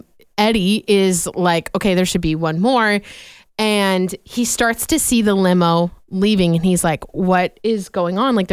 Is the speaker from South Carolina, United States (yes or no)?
no; Vinton, Iowa, United States; also born or lived in Cedar Rapids; But if you want to be specific, I'm from... most of my life, I lived in Vinton.